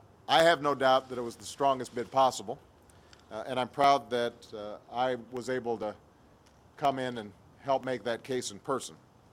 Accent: Chicago, Illinois, United States; I could not be prouder of my hometown of Chicago

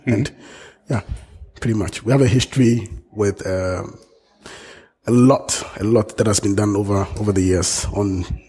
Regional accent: Ghana; I'm from Ghana, but I'm here attending the Wikidatacon.

